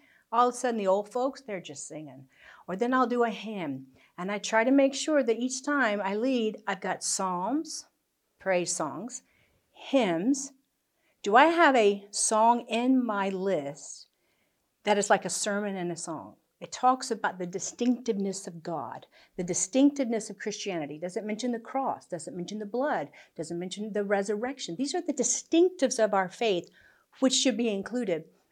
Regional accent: United States; now in United Kingdom; I'm from America, but I live in Scotland

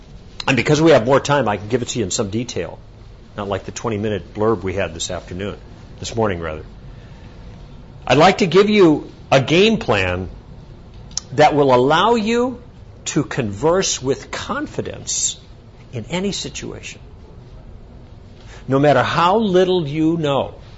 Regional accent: Chicago, Illinois, United States; Now, I live in the West Coast. Northern Wisconsin's in the Midwest. But I grew up in Chicago.

